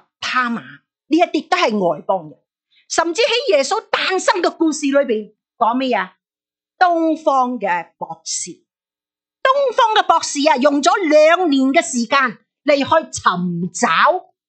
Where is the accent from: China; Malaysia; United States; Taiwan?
Malaysia; 我是马来西亚的华侨。那马来西亚的华侨的好处是什么呢？我们很小时候就转左面就讲马来话，转右边就讲广东话，